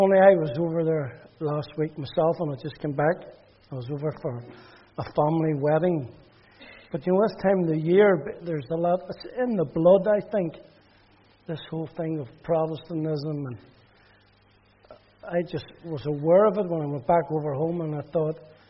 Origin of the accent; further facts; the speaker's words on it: Belfast, Northern Ireland, United Kingdom; now in Manchester, United Kingdom; I grew up in Belfast. You'd never guess from my accent what I did.